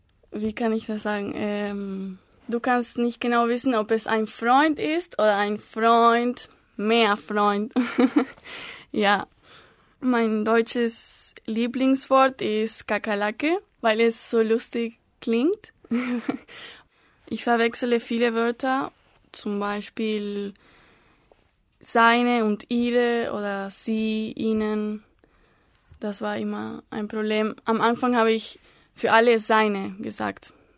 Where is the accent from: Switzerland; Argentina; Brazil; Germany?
Argentina; Córdoba; born there; German is a second language; now in Buenos Aires, Argentina; Ich komme aus Argentinien. Ich bin in Córdoba geboren, aber im Moment wohne ich in Buenos Aires. Und ich bin in 1995 geboren.